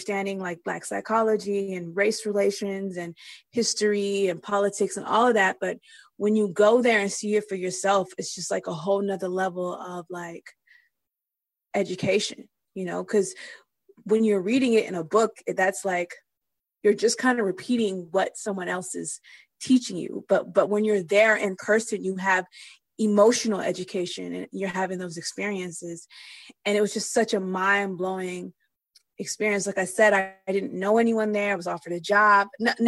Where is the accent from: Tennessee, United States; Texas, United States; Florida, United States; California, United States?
California, United States; Los Angeles; I come from an African family. My family is Eritrean. I was born and raised in Los Angeles. I live in LA, but I've lived in so many different places.